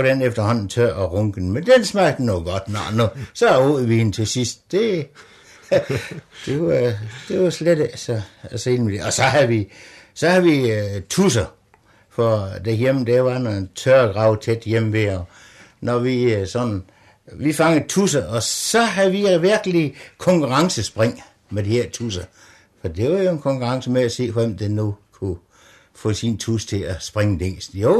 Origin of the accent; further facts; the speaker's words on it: Løvring, Central Denmark Region, Denmark; jeg er født i 1926 i Løvring Sogn ude Viborg Amt, og født op på et husmandssted der, hvor min forældre havde sådan et mindre landbrug.